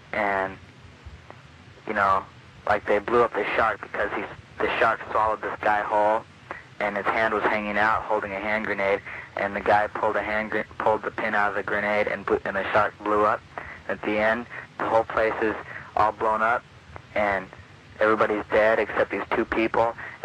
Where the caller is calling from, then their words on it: Sherman Oaks, California, United States; from Sherman Oaks